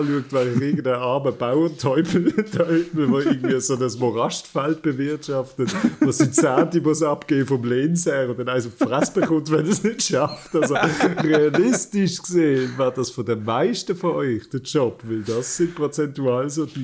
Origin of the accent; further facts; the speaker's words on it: Zurich, Switzerland; Also, bleibt bei uns, nirgends als Zürcher